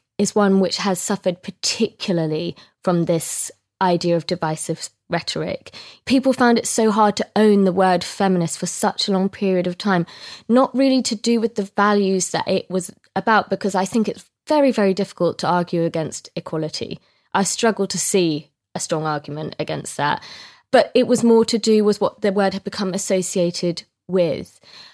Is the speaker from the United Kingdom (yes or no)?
yes; Scotland, United Kingdom; I'm Scottish, and he was this lovely little Scottish man